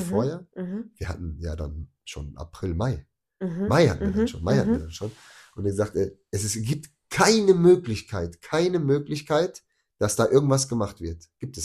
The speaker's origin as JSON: {"language": "German", "town": "Bochum", "region": "North Rhine-Westphalia", "country": "Germany", "said": "bin ja auch Bochumer, also auch viele Kontakte und Vernetzungen"}